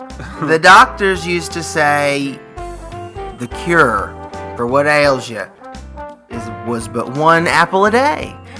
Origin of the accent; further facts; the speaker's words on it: the South, United States; You knew we grew up in the South.